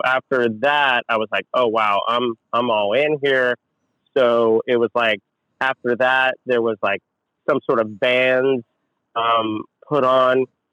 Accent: Chino, California, United States; I grew up in Chino, okay. The city of Chino.

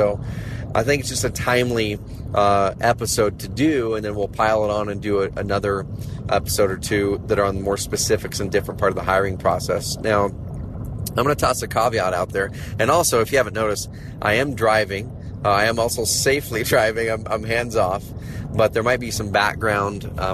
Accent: Klamath Falls, Oregon, United States; in Klamath Falls, where I grew up in Southern Oregon.

